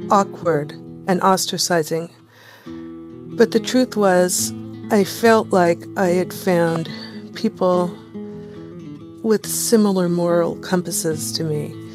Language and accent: English; El Cerrito, California, United States; I'm from El Cerrito, California.